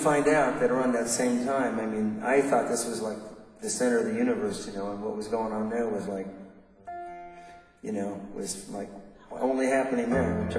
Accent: California, United States; I was from Orange County, California, which was, it was a little too much like the Wild West for me.

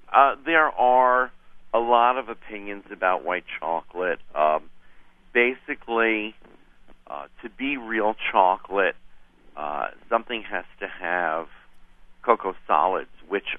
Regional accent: Newark, New Jersey, United States; I grew up in New Jersey, in Newark.

